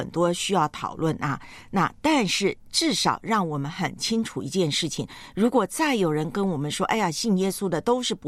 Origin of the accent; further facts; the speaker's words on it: Taiwan; 呢是生长在一个民间宗教非常盛行的地方，就是我的老家台湾，真的是三步一小庙，五步一大庙。